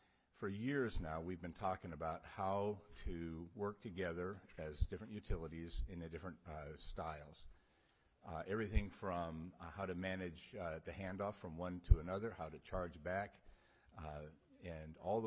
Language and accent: English; Alaska, United States; Being born and raised on the rail belt, me and Anna being my hometown, I can remember a time when we were not connected to a power base either from Fairbanks or Anchorage.